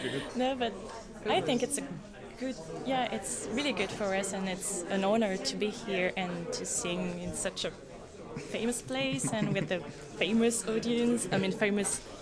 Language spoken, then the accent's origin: English; Paris, Île-de-France, France; English is a second language; We come from Paris.